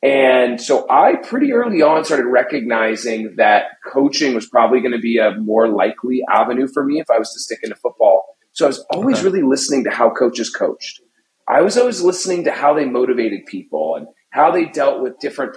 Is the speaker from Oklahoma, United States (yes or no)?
no; Seattle, Washington, United States; also born or lived in Kansas; So I am from the Emerald City of Seattle.